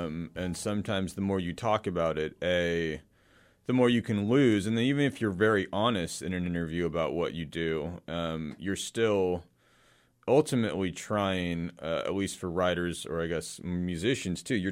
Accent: Reno, Nevada, United States; I mean, I'm from Reno, Nevada, and I grew up

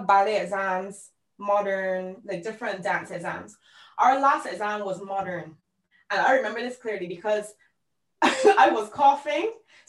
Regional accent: Barbados; Well, so I grew up, I was born and raised in Barbados.

